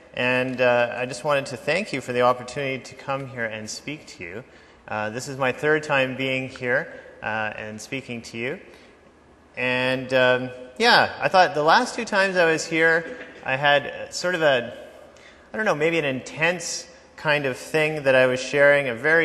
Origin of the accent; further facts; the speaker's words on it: Gimli, Manitoba, Canada; I grew up in Gimli, Manitoba.